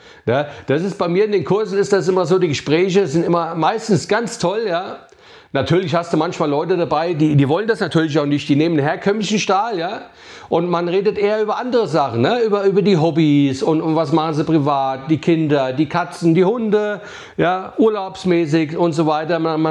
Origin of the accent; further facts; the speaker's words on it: Hesse, Germany; moved away; Ich bin ja eigentlich Hesse, ja. Bin aber schon über 30 Jahre in Bayern